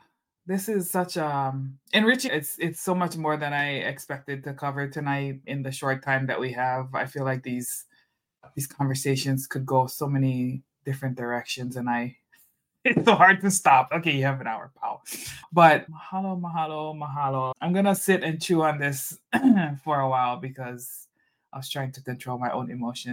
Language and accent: English; Hawaii, United States; Like, being Hawaiian, it's just who we are. Like, we do these things.